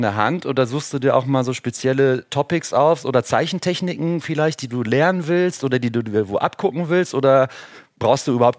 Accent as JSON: {"language": "German", "town": "Cologne", "region": "North Rhine-Westphalia", "country": "Germany"}